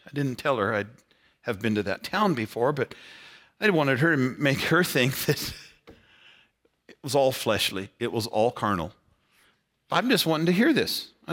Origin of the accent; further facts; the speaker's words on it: Colorado, United States; where I grew up in Eastern Colorado, agrarian society. All my growing up, when I was at least little, my town was 2,500 people, if you count cats and dogs.